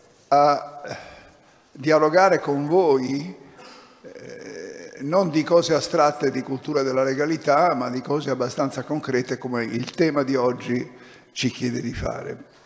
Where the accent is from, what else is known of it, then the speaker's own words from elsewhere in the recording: Palermo, Sicily, Italy; born there; Al contrario di Marco Birolini, io sono nato a Palermo, sono un emigrato di ritorno relativo, cioè sono venuto